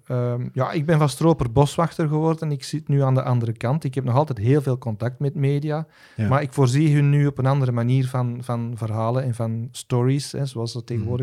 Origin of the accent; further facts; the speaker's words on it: Ekeren, Flanders, Belgium; born there; Laat ons zeggen, ik ben geboren in Groot Antwerpen. Hè? Ik ben geboren in Ekeren.